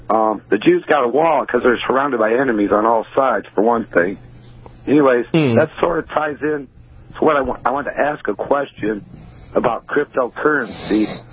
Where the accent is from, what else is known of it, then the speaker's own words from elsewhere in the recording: Livonia, Michigan, United States; I grew up in Livonia. Cool.